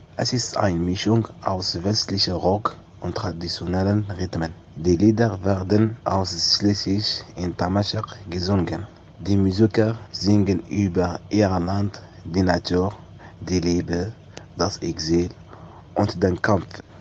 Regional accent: Algeria; Ich komme aus Algerien. Ich bin 26 Jahre alt.

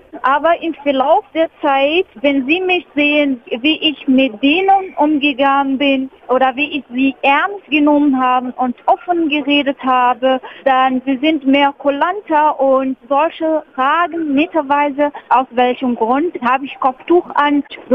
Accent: Algeria; German is a second language; now in Germany; Ich komme aus Algerien und Algerien hat eigene Kultur und Deutschland hat auch eigene Kultur.

